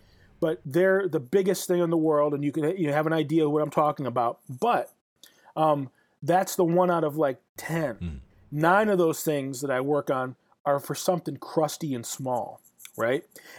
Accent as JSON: {"language": "English", "region": "Midwest", "country": "United States", "said": "I'm from the Midwest and you plan and you worry and you freak out. And then, you know, worrying is an art form where I'm from, you know?"}